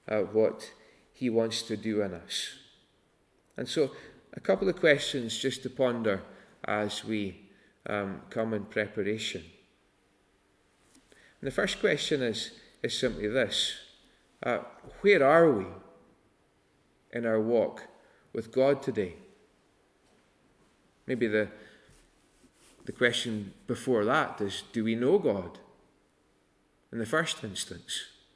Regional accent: Stornoway, Scotland, United Kingdom; I am from Lewis. I was born in Stornoway.

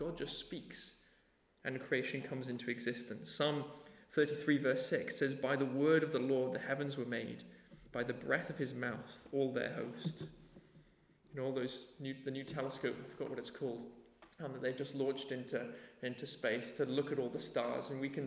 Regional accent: Nepal; When I grew up in Nepal, I remember seeing kids by the side of the road

